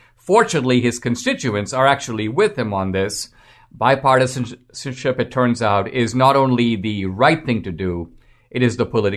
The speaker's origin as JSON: {"language": "English", "region": "South Carolina", "country": "United States", "tie": "born or raised there", "said": "Hey, Manchin, you know, I grew up in South Carolina."}